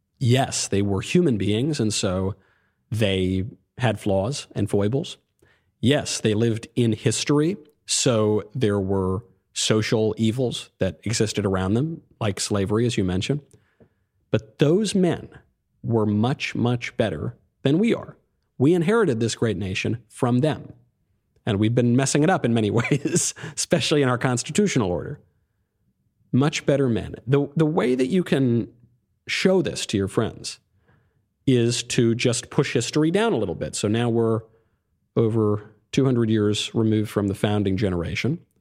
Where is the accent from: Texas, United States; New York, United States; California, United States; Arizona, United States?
New York, United States; Pains me because I'm a New Yorker, but facts don't care about people's feelings